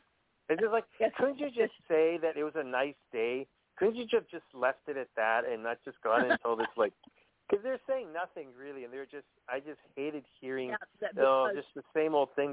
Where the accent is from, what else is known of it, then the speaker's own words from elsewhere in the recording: Canada; Well, I'm a Canadian, so we're known for saying sorry all the time.